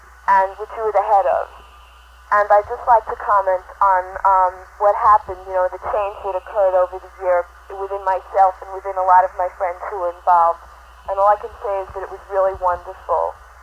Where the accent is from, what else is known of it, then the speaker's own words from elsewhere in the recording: Roslyn Heights, New York, United States; Hello, I'm from Long Island, from Roslyn Heights